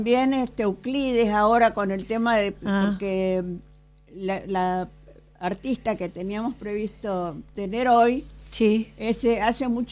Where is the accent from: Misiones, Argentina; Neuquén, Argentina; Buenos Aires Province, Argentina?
Misiones, Argentina; soy de Misiones y desde chica ya anduvimos por las rutas esas de Barranquera